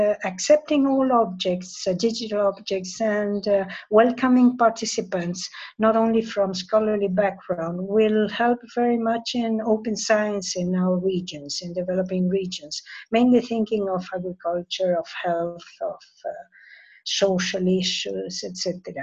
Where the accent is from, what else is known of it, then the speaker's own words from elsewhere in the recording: Buenos Aires, Argentina; English is a second language; from Buenos Aires.